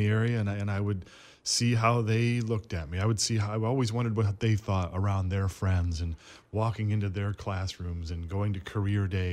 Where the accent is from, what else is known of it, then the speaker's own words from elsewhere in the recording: Flint, Michigan, United States; in sports in general, growing up in Flint, as a way of fitting in, of being a part of something, being on a team.